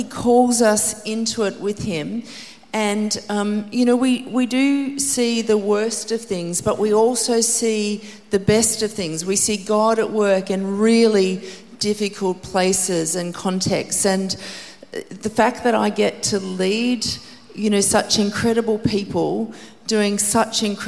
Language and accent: English; Queensland, Australia; I am a Queenslander. Yes, I am. I'm home.